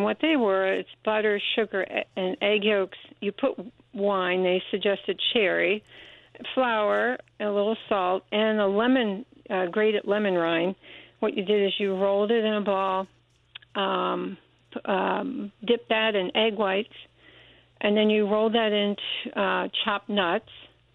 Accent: Cincinnati, Ohio, United States; I didn't grow up around here. I grew up in Cincinnati. So, German.

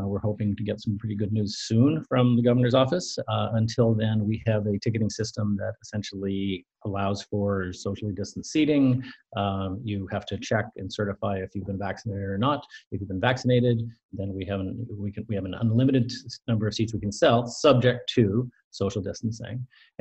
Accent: Montreal, Quebec, Canada; I'm originally from Montreal.

